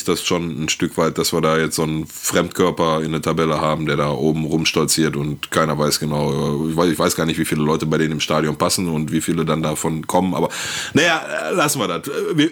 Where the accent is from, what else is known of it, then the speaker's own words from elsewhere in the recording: Gelsenkirchen, North Rhine-Westphalia, Germany; hier in Gelsenkirchen meinen Heimat- oder Jugendverein TuS Rothausen